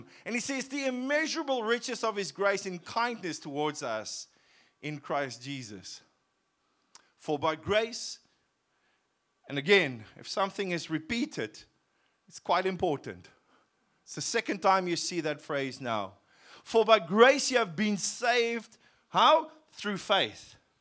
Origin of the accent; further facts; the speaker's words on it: Cape Town, Western Cape, South Africa; I wasn't really raised in a Christian home, and I was raised in Cape Town.